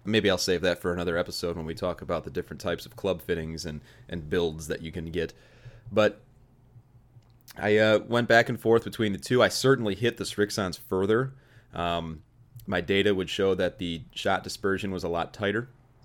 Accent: Joliet, Illinois, United States; after I started working at a country club in my hometown, in the bag room, good old Joliet Country Club

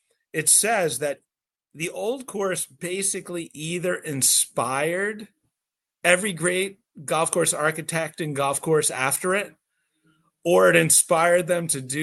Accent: Northeast, United States; I mean, I'm from the Northeast, so the easy answer is bent grass.

